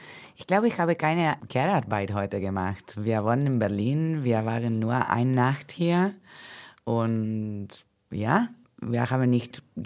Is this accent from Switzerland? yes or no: no; Brazil; German is a second language; moved away as an adult; now in Germany; Ich komme aus Brasilien, aber ich wohne in Deutschland seit 5 Jahren.